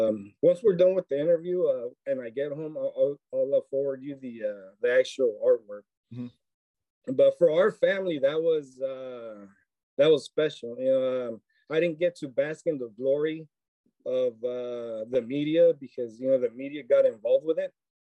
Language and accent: English; South Gate, California, United States; Yeah, I grew up in Southgate, California. It's on the outskirts of the city of L.A.